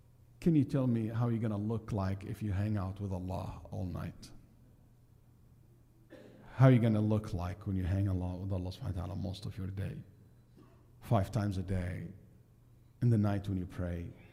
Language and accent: English; Saudi Arabia; You know, I grew up in Saudi Arabia. So I grew up around people who used to attend the king gathering